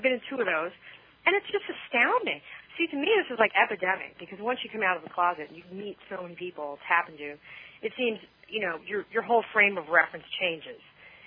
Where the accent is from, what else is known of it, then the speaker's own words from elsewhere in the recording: Louisiana, United States; You know, and I grew up in Louisiana. There's a lot of humidity there.